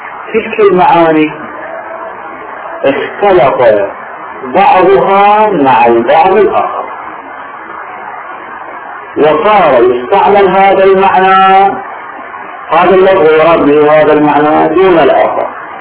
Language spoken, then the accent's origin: Arabic; Iraq; accent: Iraqi; نحن في العراق مثلا لهجتنا الدارجة تشتمل على كلمات عربية فصيحة، على كلمات عربية محورة طريقة التلفظ فيها محورة، على كلمات إنجليزية، على كلمات تركية، على كلمات فارسية